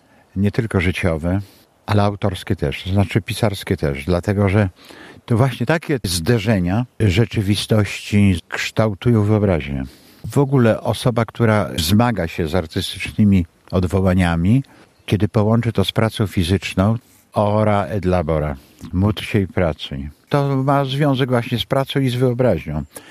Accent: Przeworsk, Subcarpathian Voivodeship, Poland; Bo ja pochodzę z Przeworska, z ulicy Kościelnej.

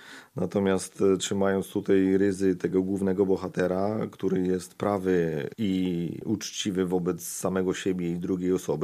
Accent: Silesian Voivodeship, Poland; now in Rzeszów, Poland; bo ogólnie pochodzę ze Śląska. Po 2000 roku przyjechałem tutaj do Rzeszowa.

